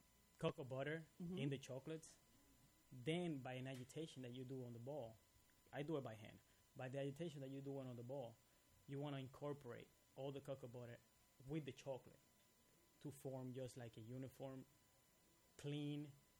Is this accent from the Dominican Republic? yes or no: yes; Dominican Republic; I'm from the Dominican Republic.